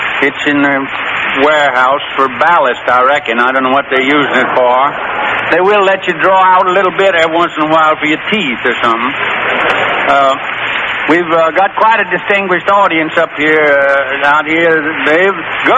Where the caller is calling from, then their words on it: Sacramento, California, United States; I'm broadcasting from Sacramento, California. That's our capital out here, beautiful state capital.